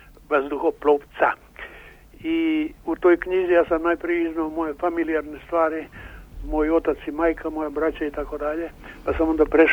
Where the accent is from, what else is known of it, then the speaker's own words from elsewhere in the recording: Niš, Southern and Eastern Serbia, Serbia; Moj rodni grad.